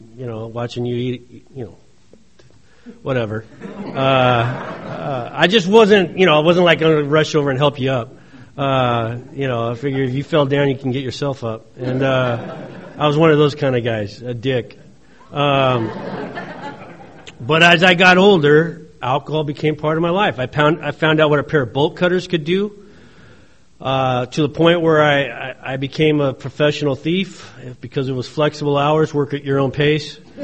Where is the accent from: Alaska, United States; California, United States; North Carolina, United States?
California, United States; Torrance; And I grew up in the South Bay area, Torrance, Redondo Beach.